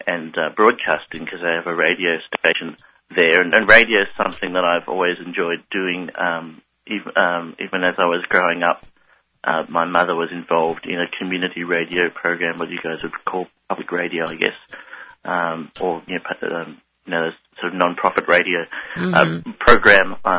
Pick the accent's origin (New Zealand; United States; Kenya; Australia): Australia; Sydney, New South Wales; So I grew up in Sydney, Australia, which, for those of you who don't know, is the largest city in Australia.